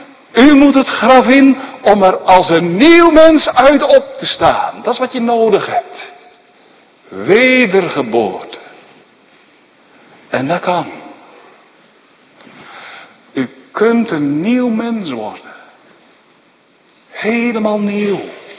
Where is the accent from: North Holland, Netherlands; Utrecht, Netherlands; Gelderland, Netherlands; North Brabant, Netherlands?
North Brabant, Netherlands; Werkendam; dan zag je wel eens in het dorp bij ons in Werkendam, waar ik opgroeide